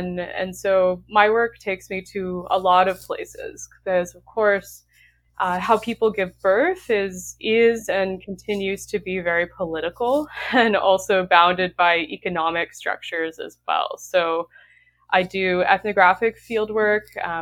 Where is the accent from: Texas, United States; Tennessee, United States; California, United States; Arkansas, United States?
Texas, United States; now in Canada; So I'm originally from Texas and now I'm studying in Canada